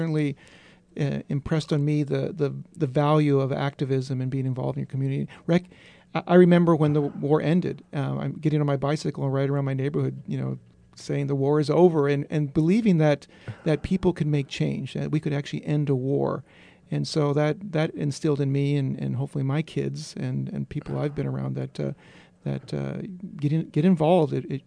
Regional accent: California, United States; Actually, I was born in Santa Paula, just south of here in Ventura County.

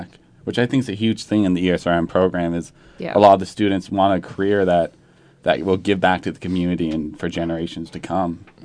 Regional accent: California, United States; So I grew up in Sonoma County, and I was about 20 minutes from the Redwoods.

